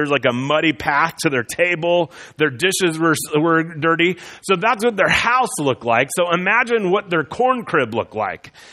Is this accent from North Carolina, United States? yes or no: no; Iowa, United States; if you drive around the Midwest where I grew up in Iowa, you'd see these red buildings.